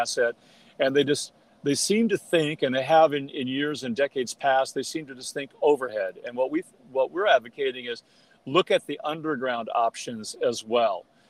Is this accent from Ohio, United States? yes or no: no; Tucson, Arizona, United States; But I grew up in Tucson, and I did have an opportunity to put some of the distribution system underground.